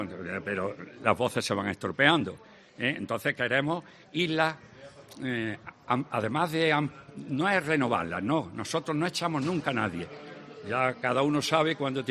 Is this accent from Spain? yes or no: yes; Jaén, Andalusia, Spain; soy de Jaén y me siento orgulloso de hablar como lo de Jaén.